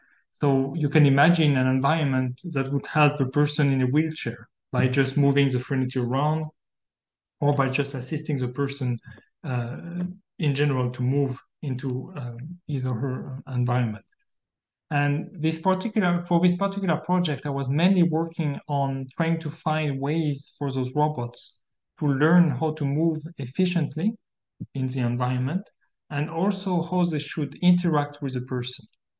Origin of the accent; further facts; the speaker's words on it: Auvergne-Rhône-Alpes, France; I'm so old right now. I was born in France. I spent most of my youth there. I mean, for my childhood there, in a city that is very close to the border with Switzerland and with Geneva in particular.